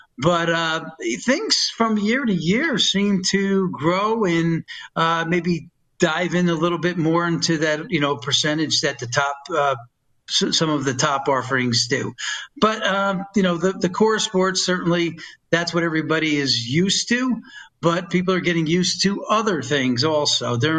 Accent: Poughkeepsie, New York, United States; now in Las Vegas, United States; I'm a New Yorker. I've lived in Las Vegas since 1979. I'm from a town that's north of New York City called Poughkeepsie, New York.

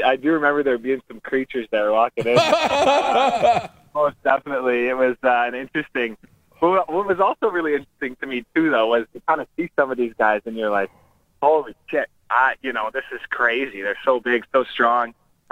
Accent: Calgary, Alberta, Canada; You know, I grew up in Calgary.

